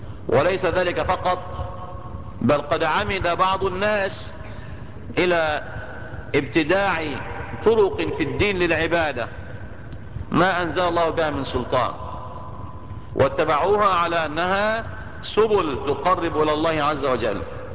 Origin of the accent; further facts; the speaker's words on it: Tanta, Gharbia, Egypt; من بلدتنا، أعني بلدتنا طنطا وليست الشين